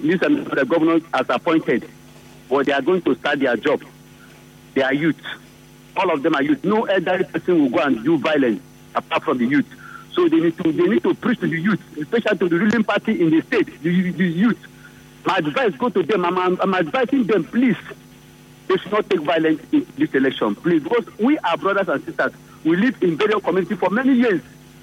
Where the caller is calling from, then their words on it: Nkoro, Rivers, Nigeria; calling from Nkoro.